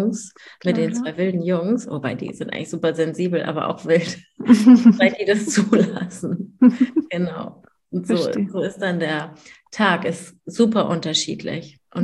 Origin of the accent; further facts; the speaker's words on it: Hamburg, Germany; ich komme aus Hamburg, ich habe 2 Söhne, die sind 7 und 5. Und genau, mit meinem Mann wohnen wir hier in Hamburg schon immer, aber wir haben auch Wurzeln in Peru.